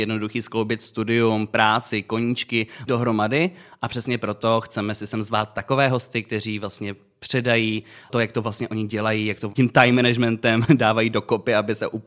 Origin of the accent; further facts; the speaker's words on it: České Budějovice, South Bohemian Region, Czechia; now in Zlín, Czechia; Pocházím z Českých Budějovic, takže docela zdaleka